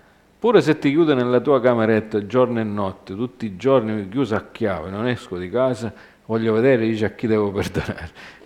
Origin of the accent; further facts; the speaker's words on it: United States; quando io sono cresciuto in America